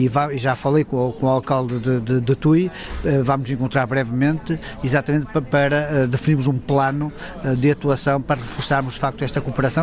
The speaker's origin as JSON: {"language": "Portuguese", "town": "Vila Nova de Cerveira", "region": "Norte", "country": "Portugal", "tie": "born there", "lives_now": "Valença, Portugal", "said": "Exatamente, sou natural, nasci em Vila Nova de Cerveira, mas vivo já aqui em Valença há 34 anos."}